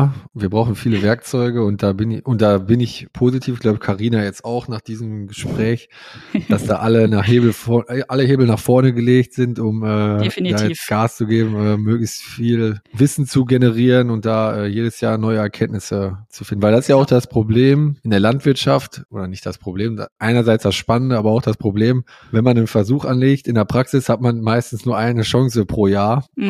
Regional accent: Gelderland, Netherlands; also ich komme ja aus der Nähe von Apeldoorn, da sind bei uns nur 30 Kilometer

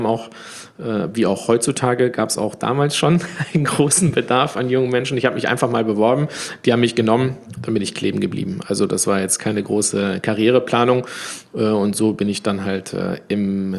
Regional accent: Spain; Bin ja Spanier, also ich bin Sohn von Gastarbeitern. Mein Vater ist 69 nach Deutschland gekommen und meine Mutter 71.

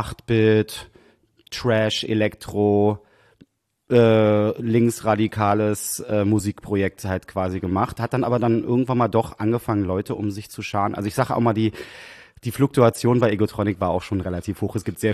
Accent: Berlin, Germany; Ich komme aus Berlin tatsächlich, ich bin da geboren.

